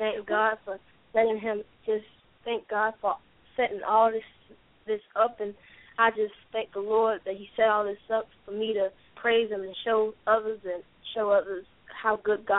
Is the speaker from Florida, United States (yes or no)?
yes; Jacksonville, Florida, United States; I am 12 years old, and I'm from Jacksonville, Florida.